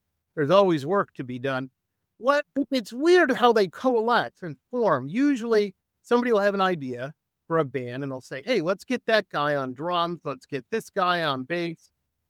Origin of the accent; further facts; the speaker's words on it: Detroit, Michigan, United States; But I grew up in Metro Detroit.